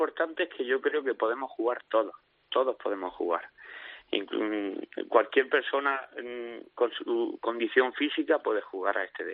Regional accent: Region of Murcia, Spain; Hombre, sí, yo soy murciano

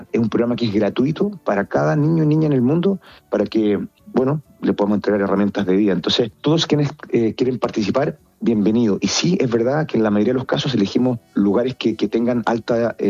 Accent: Chile; moved away; yo vine de Chile con Javi, Javiera.

